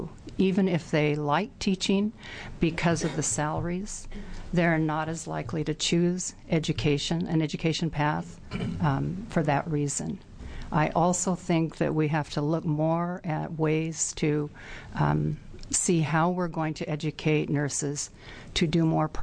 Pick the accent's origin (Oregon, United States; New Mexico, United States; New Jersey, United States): Oregon, United States; Tigard; I'm from Tigard, Oregon.